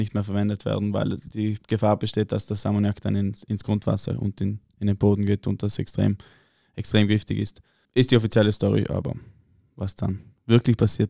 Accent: Trentino-Alto Adige, Italy; wir sind alle aus Südtirol.

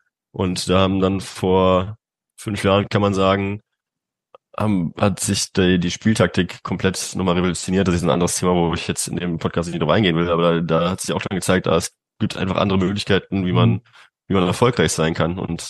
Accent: Cologne, North Rhine-Westphalia, Germany; Also ich bin aus Köln

